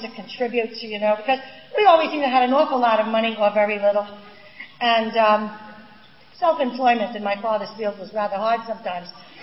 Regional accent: New York, United States; Even if I speak slow, I'm from New York, and that's just a speech defect from the beginning.

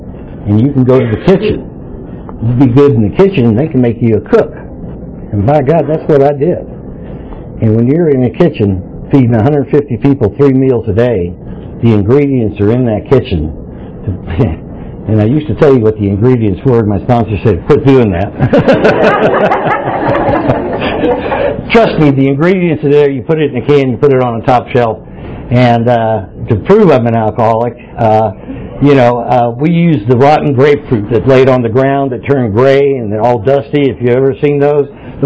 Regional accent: Georgia, United States; born there; You know, I was born in Georgia, and it's some kind of inherited thing that you ought to know how to make moonshine or homemade booze when you're born in Georgia.

